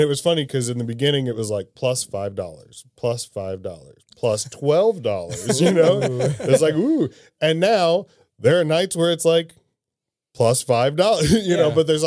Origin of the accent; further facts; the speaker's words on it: Cape Girardeau, Missouri, United States; and it's a very small town. Cape Girardeau is like 30,000 people or something like that.